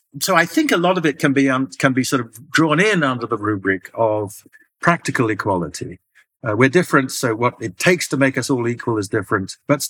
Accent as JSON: {"language": "English", "country": "Ghana", "tie": "born or raised there", "said": "I mean, I'm older than Ghana, the country I grew up in. So you couldn't be Ghanaian when I was born."}